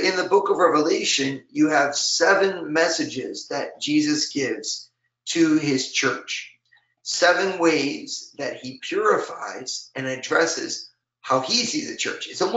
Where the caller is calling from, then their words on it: Cleveland, Ohio, United States; I'm broadcasting from Cleveland, Ohio today.